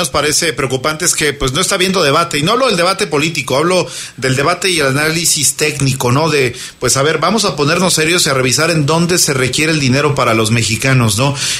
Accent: Mexico; tengo entendido que muchas de las prioridades que tenemos como mexicanos, seguridad, salud, no están fortaleciendo

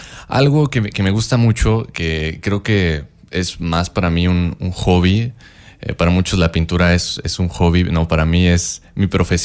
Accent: San Luis de la Paz, Guanajuato, Mexico; Yo soy originario de San Luis de la Paz, Guanajuato.

